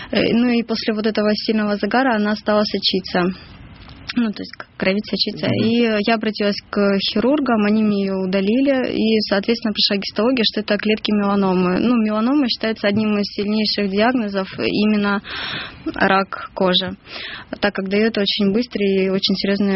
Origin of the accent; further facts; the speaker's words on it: Timashevsk, Krasnodar Krai, Russia; Я из города Тимашевска, Краснодарский край.